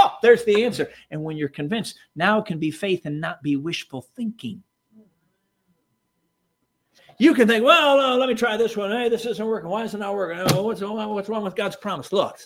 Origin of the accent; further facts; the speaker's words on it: Chicago, Illinois, United States; You know, I grew up in Chicago. I don't know anything about any mechanics or country or any farm kind of living.